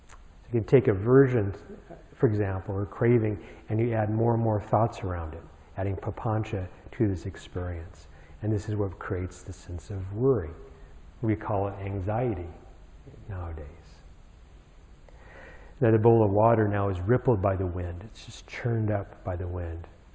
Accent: Albuquerque, New Mexico, United States; I grew up in New Mexico in Albuquerque.

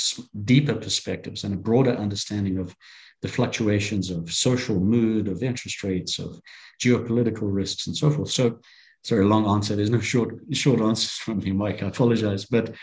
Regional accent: Zimbabwe; I'm originally from Zimbabwe in Africa. I'm a fourth generation African. My family has been there about 120 years. I grew up during a very violent civil war as Rhodesia was becoming Zimbabwe.

